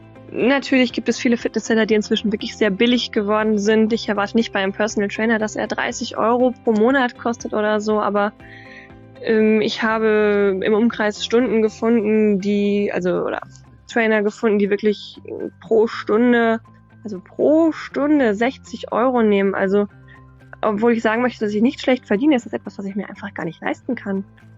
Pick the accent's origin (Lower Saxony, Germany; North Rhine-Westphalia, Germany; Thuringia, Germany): North Rhine-Westphalia, Germany; Bielefeld; Ich komme aus der Region Bielefeld.